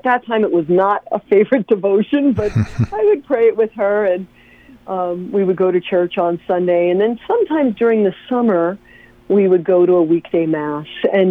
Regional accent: Staten Island, New York, United States; also born or lived in New Jersey; Actually, I'm from Staten Island, okay. New York. I was born in New Jersey, right over the bridge. Mm-hmm. And my family is from Staten Island, and that's where I was raised.

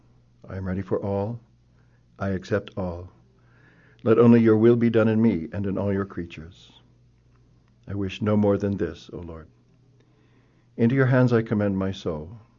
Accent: Canton, Ohio, United States; I'm from Canton.

